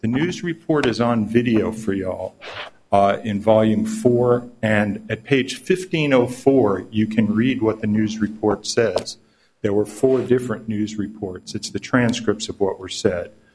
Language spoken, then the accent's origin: English; Roanoke, Virginia, United States; I'm not. I'm from Roanoke.